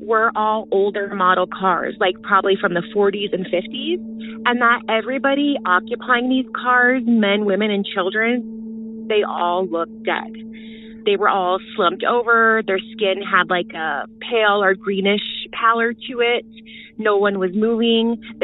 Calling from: Denver, Colorado, United States; I'm calling from Denver, Colorado.

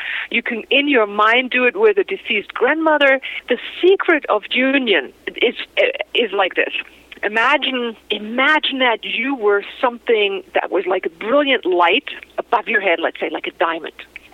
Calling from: Bavaria, Germany; I live on an island north of Seattle. I'm calling you from the Alps in Bavaria right now, and I live a large part on Bali at our retreat center, Shambhala.

